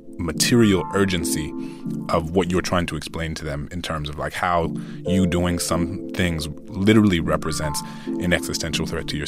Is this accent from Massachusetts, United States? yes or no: no; New Orleans, Louisiana, United States; So I grew up in New Orleans. There were a lot of housing projects, right?